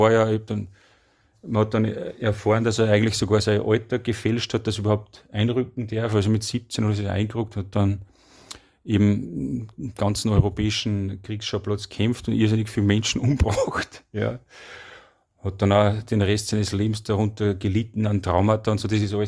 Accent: Salzburg, Austria; Mit meiner Heimatstadt. Mit unserer Heimatstadt. Mhm. Wir sind ja quasi im Ausläufer von Salzburg.

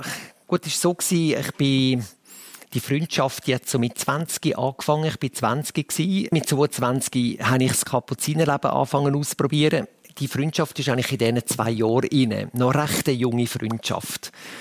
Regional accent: Eschenbach, St. Gallen, Switzerland; also born or lived in Appenzell; komme aus einem, ich sage jetzt mal, heute ist es kein Bauerndorf mehr, Eschenbach, aber damals, oder vor allem Bürg, das Dörfli, wo ich herkomme, mit 120 Leuten, das war wirklich heile Welt.

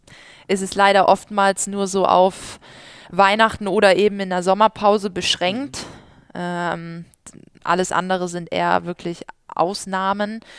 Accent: Buxtehude, Lower Saxony, Germany; born there; ich bin in Buxtehude geboren, also gibt nichts anderes so in etwa

